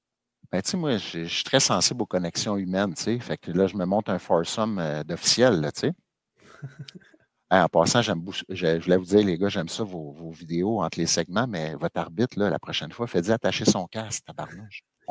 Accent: Longueuil, Quebec, Canada; Fait que Marc Muller, j'ai grandi avec lui à Longueuil, dans le régional.

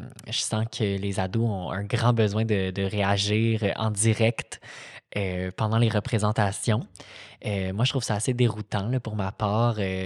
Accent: Quebec City, Quebec, Canada; Moi, je viens de Québec, fait que je me sentais très interpellée par le sujet

